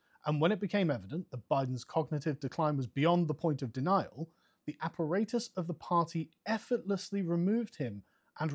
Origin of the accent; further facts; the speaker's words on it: England, United Kingdom; As an Englishman, I look into American politics from the outside